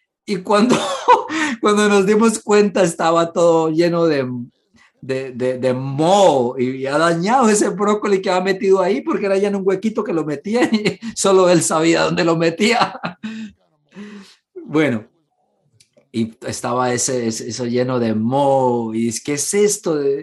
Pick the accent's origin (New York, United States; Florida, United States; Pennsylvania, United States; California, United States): Pennsylvania, United States; Pittsburgh; also born or lived in Texas; Yo crecí en Pittsburgh y yo ni siquiera sabía que era un jalapeño.